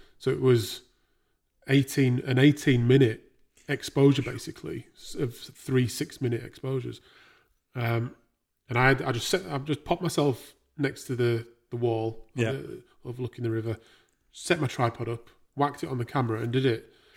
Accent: United Kingdom; because I think we are quite reserved, aren't we, as British people?

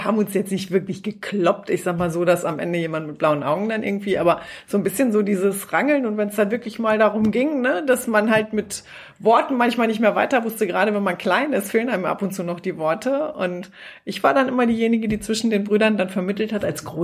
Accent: Ibbenbüren, North Rhine-Westphalia, Germany; Ja, ich bin da auch geboren. Geboren bin ich in Ibbenbüren, 10 Kilometer weiter. Da habe ich auch meine Kinderzeit verbracht. Und dann bin ich aber relativ mit 2 Jahren bin ich dann direkt an den Teutoburger Wald gezogen.

